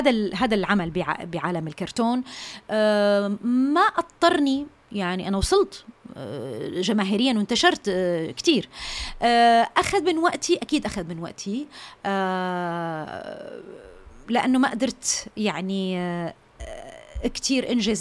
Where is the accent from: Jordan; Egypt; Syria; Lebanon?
Syria; Damascus, Damascus Governorate; يعني أنا ما ربيت هناك، أنا ربيت بدمشق